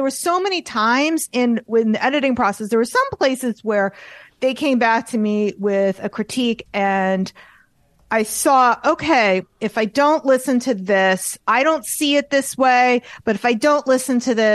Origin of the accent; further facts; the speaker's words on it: New York, United States; I'm Jewish and I'm from New York.